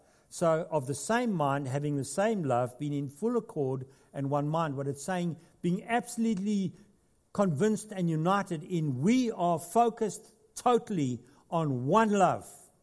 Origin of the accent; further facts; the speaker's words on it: South Africa; moved away as an adult; now in Australia; Gail and I moved from South Africa to Australia 20 years ago.